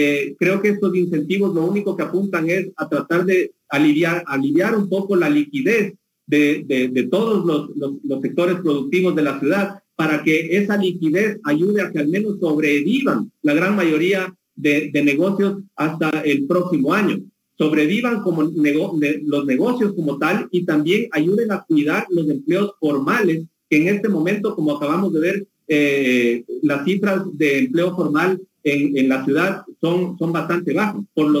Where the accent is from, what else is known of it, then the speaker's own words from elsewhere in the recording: Quito, Pichincha, Ecuador; por el amor propio que tenemos como quiteños y como ecuatorianos